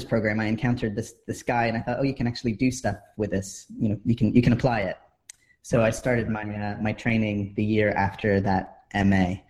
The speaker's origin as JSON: {"language": "English", "country": "United States", "lives_now": "United Kingdom", "said": "I'm originally from the States, and I was trying to work out a visa situation to stay here in the UK"}